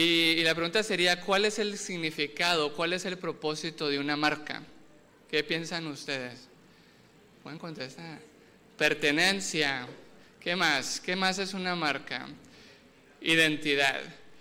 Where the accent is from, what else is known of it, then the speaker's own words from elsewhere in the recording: Mexico; Y yo soy de México y tengo poco acá por Sudamérica y no tanto por abajo en Argentina